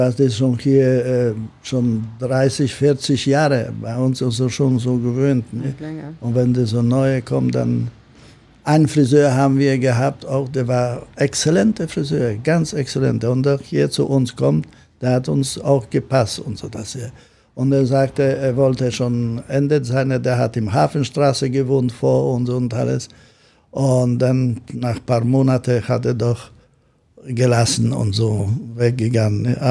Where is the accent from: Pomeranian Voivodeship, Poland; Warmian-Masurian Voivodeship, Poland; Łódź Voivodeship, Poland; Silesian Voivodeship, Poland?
Pomeranian Voivodeship, Poland; Gdańsk; German is a second language; now in Germany; Und dann viele auch wollen wissen, wenn ich komme aus Polen, aus Danzig und so natürlich.